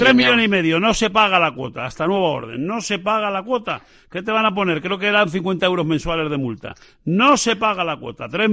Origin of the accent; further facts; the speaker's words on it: Castile and León, Spain; En Castilla y León no había un pueblo que no hubiera 100 cursos, en mi pueblo